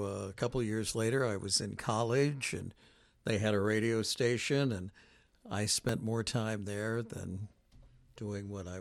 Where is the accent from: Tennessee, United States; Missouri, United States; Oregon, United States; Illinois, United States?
Missouri, United States; St. Charles; I grew up in St. Charles, Missouri, which is a suburb of St. Louis.